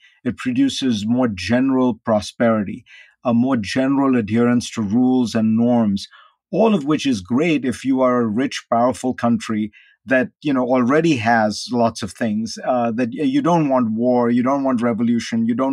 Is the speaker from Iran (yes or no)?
no; India; And again, I grew up in India, socialist economy.